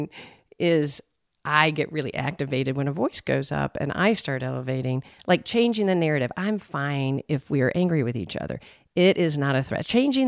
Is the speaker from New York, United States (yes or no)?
no; Texas, United States; I even have to try to make www.therapistuncensored.com not so obvious that I'm from Texas.